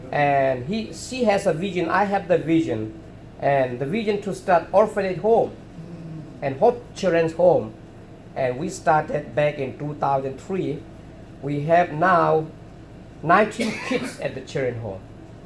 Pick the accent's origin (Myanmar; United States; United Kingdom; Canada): Myanmar; Chin State; born there; English is a second language; I was born in Chin State where we have clean water. And I have to learn the language.